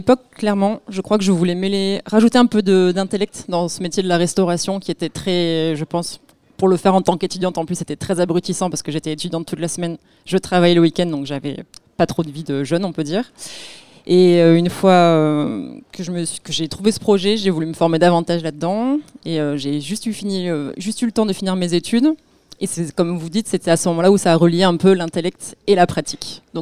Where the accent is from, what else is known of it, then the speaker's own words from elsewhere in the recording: Montpellier, Occitanie, France; J'ai dû aller à travers le Languedoc-Roussillon, puisque je suis montpelliéraine.